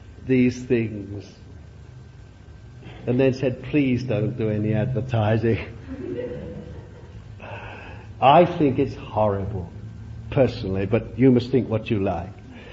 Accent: London, United Kingdom; born there; I was born in London, I won't tell you how long ago.

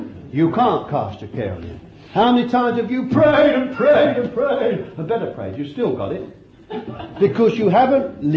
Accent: England, United Kingdom; And you see, we're English, we've been told not to do this.

